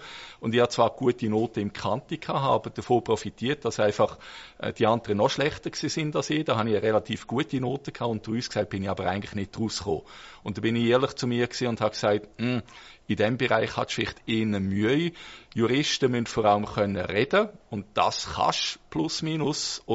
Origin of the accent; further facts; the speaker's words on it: Dulliken, Solothurn, Switzerland; Ich bin, wie gesagt, in Dulika aufgewachsen. 46, 57, das ist im Niederamt auf der Strecke von Olten nach Aarau. Und das heisst, ich bin aufgewachsen in der Gefahrenzone 1 vom AKW Gösgen.